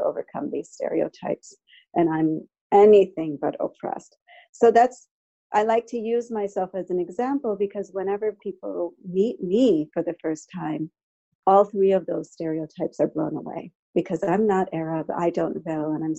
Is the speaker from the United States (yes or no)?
no; India; I don't even veil, and no one in my family has ever veiled. And I come from India, and it's just not part of our heritage.